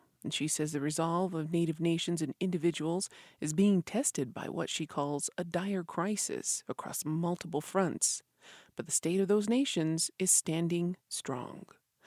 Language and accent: English; Isleta Pueblo, New Mexico, United States; from Isleta Pueblo.